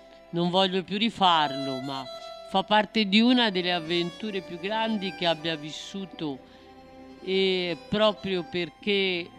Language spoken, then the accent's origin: Italian; Côte d’Ivoire; Italian is a second language; now in Italy; quello che non potevo essere nel mio paese. Così ho trovato lavoro, ho imparato l'italiano, anche il veneziano